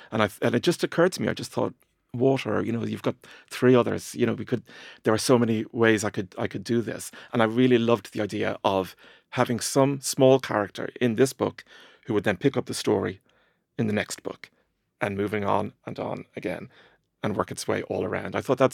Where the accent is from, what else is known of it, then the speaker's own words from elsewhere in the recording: Ireland; growing up in Ireland in the 80s and 90s